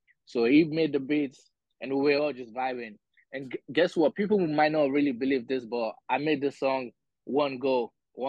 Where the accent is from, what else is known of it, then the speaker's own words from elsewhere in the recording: Port Harcourt, Rivers, Nigeria; now in Lagos, Nigeria; originally I'm from Port Harcourt, but I live in Lagos.